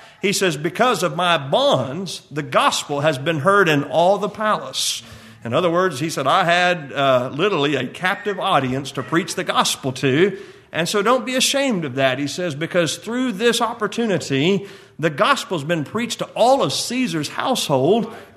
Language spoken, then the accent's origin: English; Texas, United States; now in Florida, United States; I'm from Texas. I am not from Florida. I live in Florida, but I am from Texas.